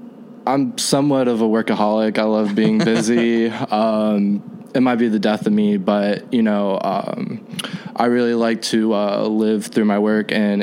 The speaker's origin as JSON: {"language": "English", "town": "Sacramento", "region": "California", "country": "United States", "said": "I'm from Sacramento originally, so that's not too far out of the way from there."}